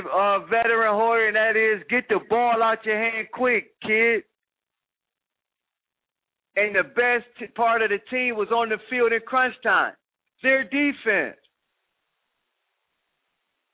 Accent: Cleveland, Ohio, United States; And let's not forget, Ro, it's my hometown, not my team.

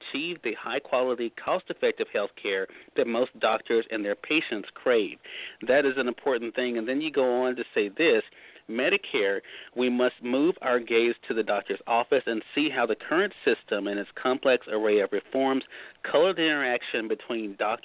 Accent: Mississippi, United States; I'm a very simple guy. I grew up in Mississippi.

